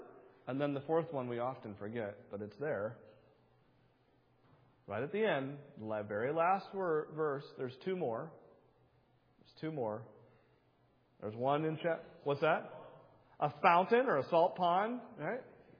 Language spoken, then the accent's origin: English; New Hampshire, United States; I come from New Hampshire, where the live free or die state, right? That's all of our license plates say, live free or die.